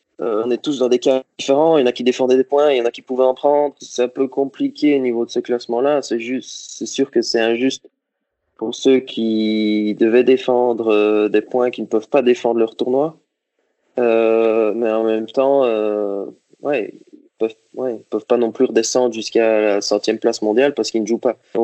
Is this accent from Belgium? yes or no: yes; Liège, Wallonia, Belgium; J'ai commencé le tennis à Liège, c'est ma ville natale en Belgique, où j'ai commencé le tennis à 5 ans.